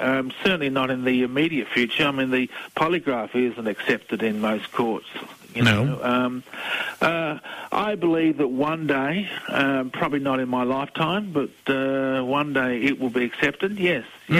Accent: Australia; also born or lived in United States; now in England; Fairly new to England. I'm from Australia, as you can tell by the accent.

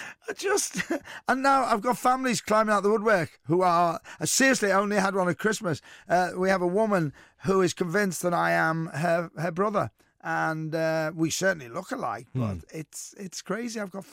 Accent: Wrexham, Wales, United Kingdom; born there; So I have Welsh blood in me because I was born in Wrexham.

